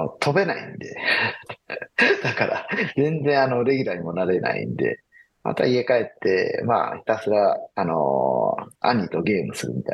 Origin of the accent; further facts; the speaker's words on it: Tatsuno, Hyogo, Japan; 今辰野市になったんですが、昔はそうめんの揖保乃糸がですね、あ、有名な揖保郡っていうすごい田舎に、生まれ育ってましたので、まあまあ田舎の子供みたいな、そんな感じでしたね、小学校の時は。